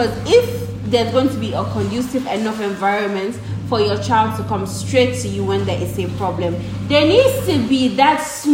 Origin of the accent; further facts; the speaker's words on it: Nigeria; because we as Nigerian girls are going through enough as it is.